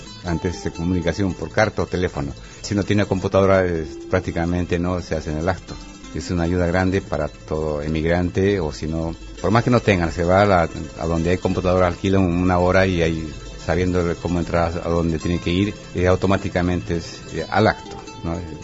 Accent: Bolivia; now in Argentina; soy boliviano. Hace muchos años que estoy en la Argentina y estoy contento acá.

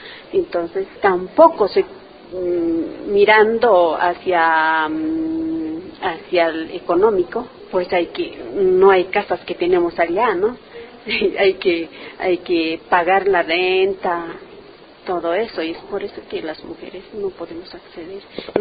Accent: Bolivia; soy una mujer aymara, vengo de Bolivia.

